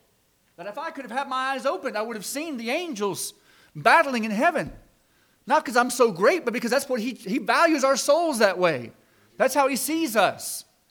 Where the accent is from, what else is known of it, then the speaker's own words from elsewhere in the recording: Georgia, United States; the short version of my story is that I was born and raised in Southwest Georgia. Now, I've been told I speak pretty fast for somebody from Georgia.